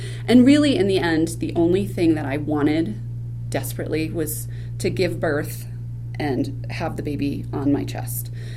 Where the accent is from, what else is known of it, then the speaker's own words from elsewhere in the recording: New Jersey, United States; So I emigrated out here from New Jersey on purpose, and my husband came from Oklahoma.